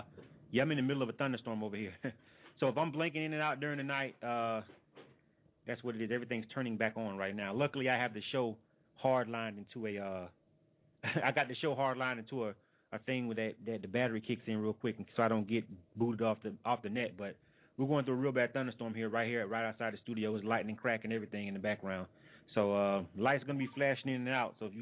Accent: Panama City, Florida, United States; one of the a local artists down where I'm from. I'm actually from Panama City, Florida, for those of you who don't know.

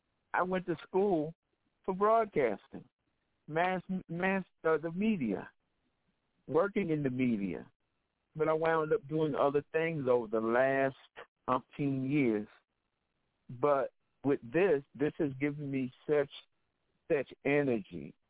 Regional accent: Philadelphia, Pennsylvania, United States; It's just Philadelphia is just one of those places that it'll always be my home. No matter where I move in the world, Philadelphia will always be my home.

